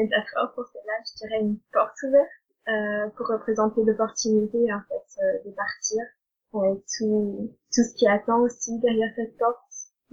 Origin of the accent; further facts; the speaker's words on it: Ballon-Miré, Pays de la Loire, France; now in Denmark; j'ai 16 ans, presque 17. Et maintenant, j'habite au Danemark, au nord de Copenhague. Voilà. Et sinon, en France, je viens de Ballon-Miré